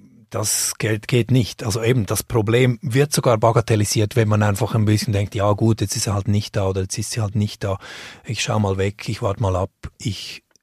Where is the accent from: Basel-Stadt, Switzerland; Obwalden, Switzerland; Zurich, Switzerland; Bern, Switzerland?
Obwalden, Switzerland; Obwalden, mein Heimatkanton, bietet Lehrer Weiterbildung zum Thema Absentismus an.